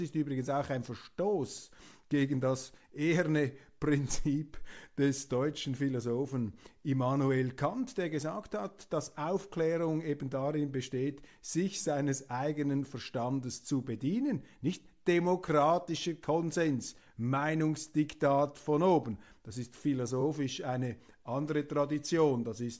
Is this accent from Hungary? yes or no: no; Switzerland; Nach meinen Informationen, bescheiden als Schweizer, wenn ich das da zusammenzähle